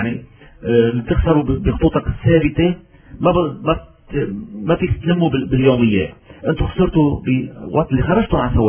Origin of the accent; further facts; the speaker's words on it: Baalbek, Baalbek-Hermel, Lebanon; سنكون نعم نحن بعض المستقلين الشيعة مع بعلبة مدينتي مع بعض العشائر الشيعية مع الأحرار الشيعية نتعاون،